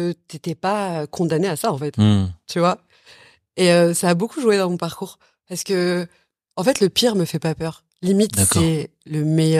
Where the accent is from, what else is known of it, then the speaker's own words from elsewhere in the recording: Algeria; Mais mon enfance en Algérie, c'est... quelque chose qui me manque énormément aujourd'hui.